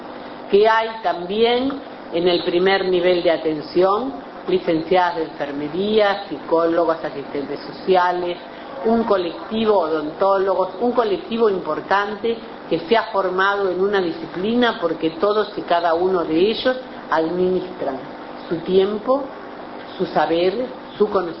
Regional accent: Uruguay; como uruguayas y uruguayos, vamos a querer colaborar con Paraguay

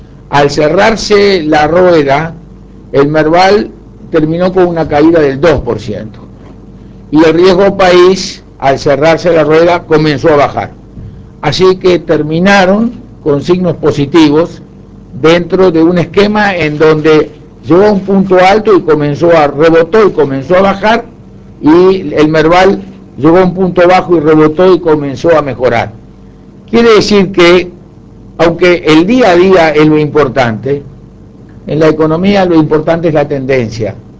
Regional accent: Uruguay; como uruguayo queremos que los países de América prosperen en paz y con equidad y justicia.

